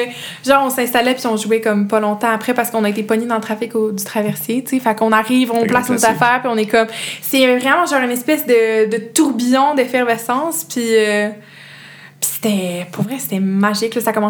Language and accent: French; Granby, Quebec, Canada; vu que les deux, on vient de Granby